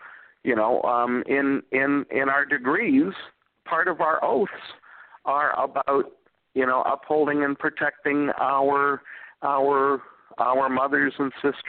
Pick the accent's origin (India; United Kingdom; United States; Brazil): United Kingdom; Scotland; And yes, I was raised in Scotland